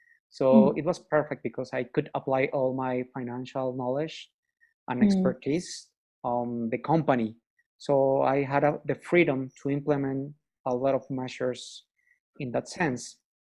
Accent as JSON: {"language": "English", "country": "Colombia", "said": "I am from Colombia."}